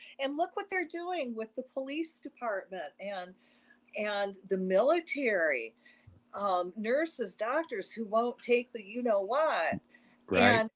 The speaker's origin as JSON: {"language": "English", "town": "Detroit", "region": "Michigan", "country": "United States", "said": "I'm from the Upper Peninsula. I'm from Michigan, around Detroit area."}